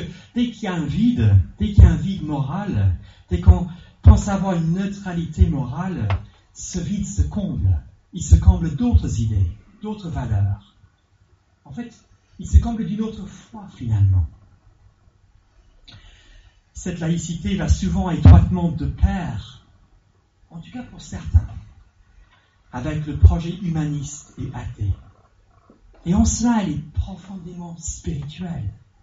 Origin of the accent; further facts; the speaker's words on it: England, United Kingdom; moi, en tant qu'anglais, je suis un peu dur avec notre chère République